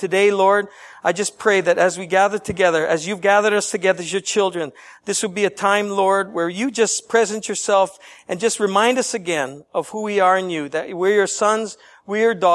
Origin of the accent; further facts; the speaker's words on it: Nashville, Tennessee, United States; now in Spring Hill, United States; I'm from Nashville, so with y'all. And my family and I live about 45 minutes south of Nashville in a town called Spring Hill. And we've been there about 2.5 years.